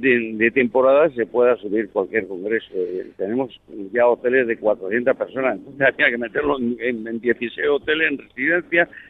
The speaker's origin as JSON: {"language": "Spanish", "region": "Canary Islands", "country": "Spain", "said": "de Gran Canaria"}